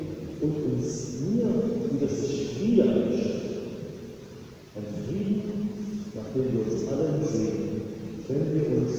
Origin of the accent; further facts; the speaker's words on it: Saxony, Germany; aus einem kleinen Dorf in der Nähe von Dresden, wo ich groß geworden bin.